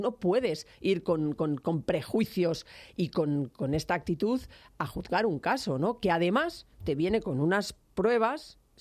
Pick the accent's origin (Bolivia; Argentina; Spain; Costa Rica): Spain; Catalonia; en Cataluña, y os digo, yo soy catalana, tengo familia